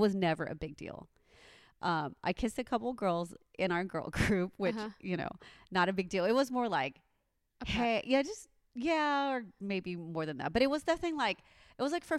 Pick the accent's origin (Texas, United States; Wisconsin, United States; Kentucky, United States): Texas, United States; Houston; in Houston. Yeah, I went to University of Houston.